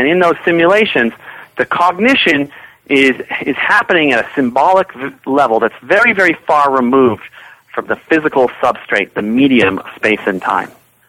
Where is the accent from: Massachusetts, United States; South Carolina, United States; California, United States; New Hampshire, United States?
Massachusetts, United States; Boston; Yeah, I grew up in the Boston area. Spent a lot of time around Cambridge.